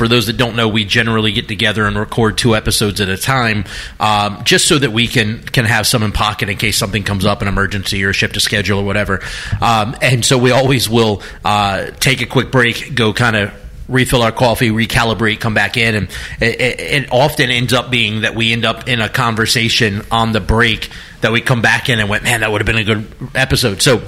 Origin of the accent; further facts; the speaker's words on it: Mobile, Alabama, United States; I remember when growing up in Tree of Life in Mobile, when you were the rabbi there, Dad